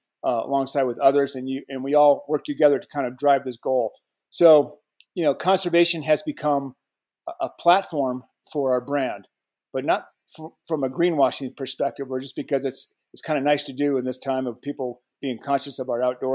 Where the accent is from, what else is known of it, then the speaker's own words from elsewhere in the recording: Colorado, United States; You know, I was born and raised in Colorado. hunting and fishing were a major part of my life with my dad.